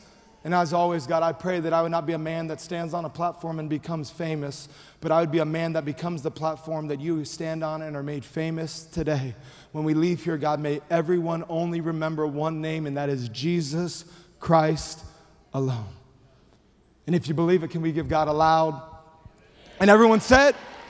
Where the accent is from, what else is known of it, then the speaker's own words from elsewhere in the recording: Hawaii, United States; Well, I grew up in Hawaii, and we didn't really take road trips because it's an island, in case you didn't know.